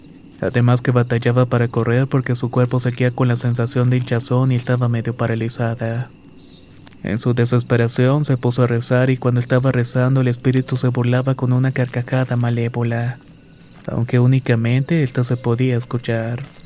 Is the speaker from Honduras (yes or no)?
yes; Honduras; Somos de Honduras